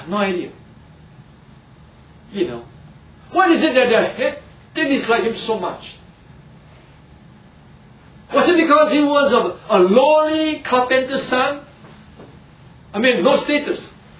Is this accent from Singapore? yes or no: yes; Singapore; I live here in Singapore, I'm a Singaporean. But I'm a Choa Chu Kangite.